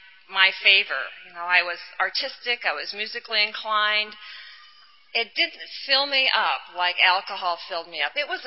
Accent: Iowa, United States; I grew up in Iowa, and that was definitely my first resentment. And I wanted to be a California girl.

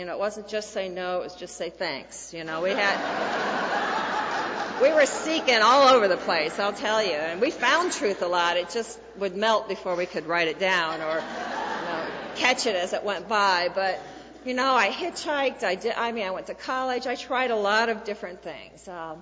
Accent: Iowa, United States; I grew up in Iowa. It's a little hard to be obsessed with Gandhi when you're in the breadbasket of the world, and nobody wants you to starve yourself there.

